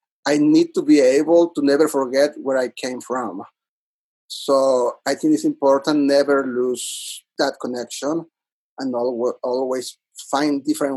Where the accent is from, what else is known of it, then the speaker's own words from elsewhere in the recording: Monterrey, Nuevo León, Mexico; In Mexico and in my hometown city, I'm originally from Monterrey, Mexico. It's a city in the north of Mexico. Actually, it's 4 hours driving from Texas. It's not that far from the border.